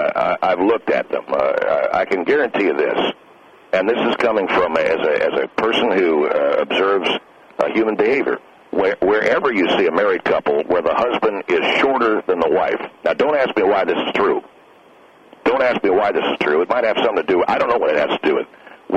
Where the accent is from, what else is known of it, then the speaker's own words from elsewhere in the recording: United States; But, sir, I'm a teacher, and I'm an American, and you're an American.